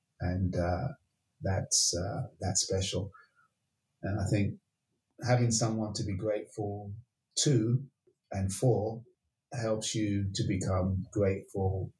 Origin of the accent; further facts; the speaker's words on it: England, United Kingdom; it's almost frowned upon for me to speak that way, even in Jamaican company, because I was born and raised in England.